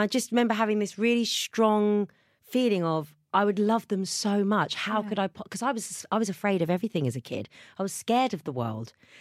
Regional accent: Welwyn Garden City, East of England, United Kingdom; I came from a very, very small town, Welwyn Garden City, and I felt very safe in my hometown.

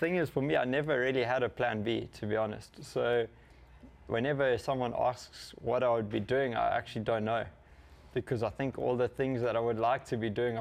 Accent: England, United Kingdom; now in Andorra; there's not too many of us in Andorra that are sportsmen, and we're English

